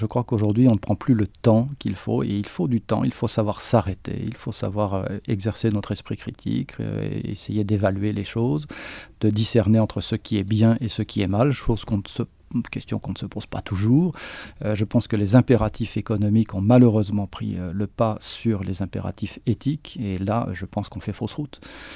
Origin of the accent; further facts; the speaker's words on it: Normandy, France; born there; Vous savez, je suis né en Normandie.